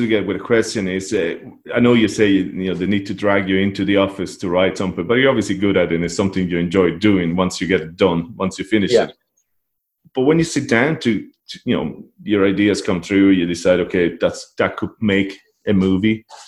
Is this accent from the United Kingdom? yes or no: no; Italy; you know, what I grew up with in Italy